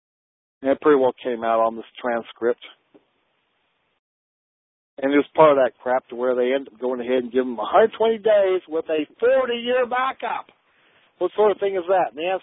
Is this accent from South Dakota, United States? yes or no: yes; South Dakota, United States; I come from South Dakota. South Dakota is probably the most racist state next to Mississippi